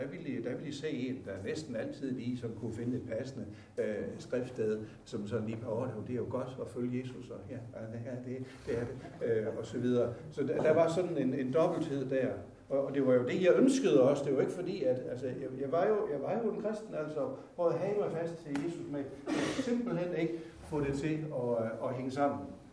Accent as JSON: {"language": "Danish", "region": "Jutland", "country": "Denmark", "accent": "Jutlandic", "said": "jeg snakker har noget jysk i mit tonefald"}